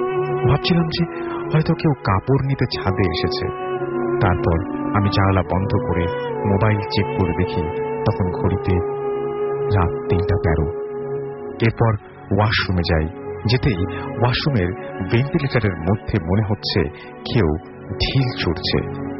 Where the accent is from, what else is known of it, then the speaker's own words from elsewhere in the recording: Chandpur, Chittagong Division, Bangladesh; now in Dhaka, Bangladesh; আমি ঢাকাতেই থাকি, বাট আমার হোম টাউন চাঁদপুর সদরে